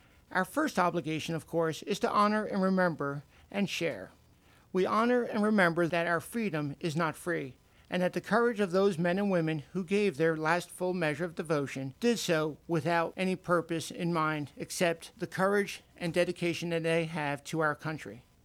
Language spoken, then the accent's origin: English; United States; a father, a veteran, and most of all, as an American.